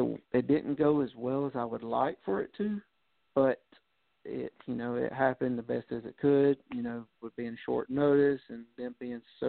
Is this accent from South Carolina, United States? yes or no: yes; Anderson, South Carolina, United States; And that was in my hometown in Anderson, South Carolina.